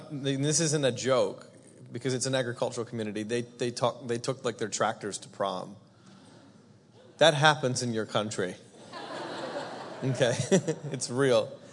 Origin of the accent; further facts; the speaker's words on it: Hamilton, Ontario, Canada; I'm Canadian. Yes, I'm Canadian. I'm from Hamilton, Ontario. Not proud of that.